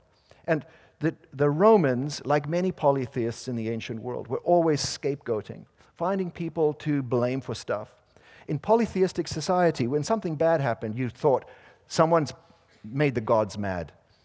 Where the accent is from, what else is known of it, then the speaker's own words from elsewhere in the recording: South Africa; I'm from South Africa.